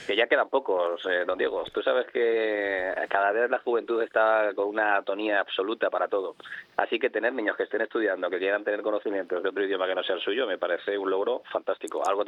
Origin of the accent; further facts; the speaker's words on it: Canary Islands, Spain; nuestra adorada tierra canaria está por encima de todo. Esperemos que siga siendo Canarias